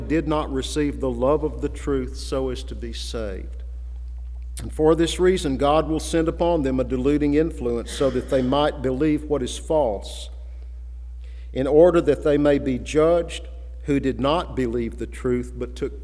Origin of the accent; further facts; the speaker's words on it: the South, United States; And I can remember when John F. Kennedy was elected, that in the South, at least in my hometown, many people predicted that he would be the Antichrist.